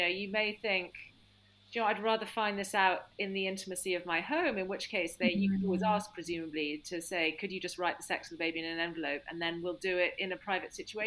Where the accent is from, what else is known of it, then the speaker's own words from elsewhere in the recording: United Kingdom; especially being very British